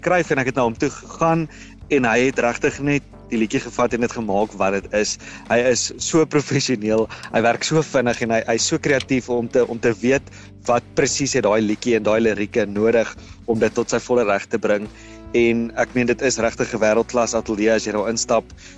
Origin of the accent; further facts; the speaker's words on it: Johannesburg, Gauteng, South Africa; also born or lived in Pretoria; Wel eerstens ek het groot geword in Johannesburg. Ek is toe so begin hoërskool se kant toe Pretoria toe getrek.